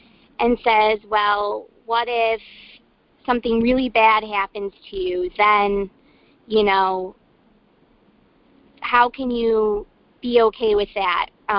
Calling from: Ann Arbor, Michigan, United States; I'm from Ann Arbor, Michigan.

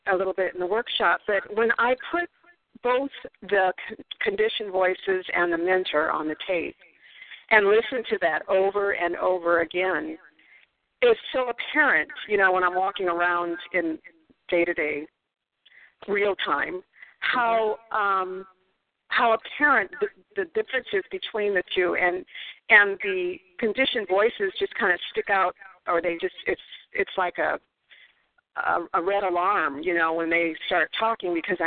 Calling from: Bellingham, Washington, United States; Hi, Sherry. … from Seattle, or actually

